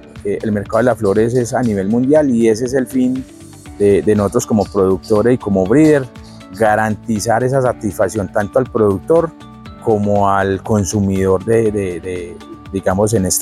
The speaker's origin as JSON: {"language": "Spanish", "town": "Fredonia", "region": "Antioquia", "country": "Colombia", "tie": "born or raised there", "said": "Yo vengo del municipio de Antioquia, se llama Fredonia, de una vereda llamada Combia Chiquita."}